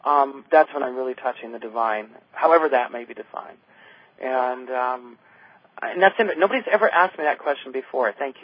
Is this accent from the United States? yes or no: yes; Idaho, United States; I would have never dreamed growing up in Idaho that I would be here, ever.